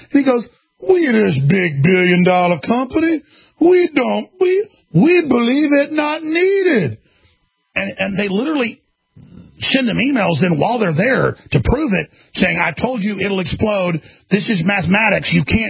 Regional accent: the South, United States; I'm a Southerner.

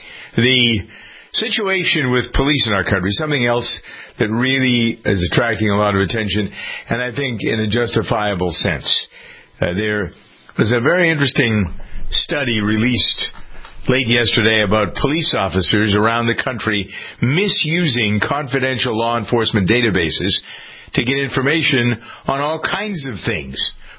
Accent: Framingham, Massachusetts, United States; I was downtown in my hometown of Framingham

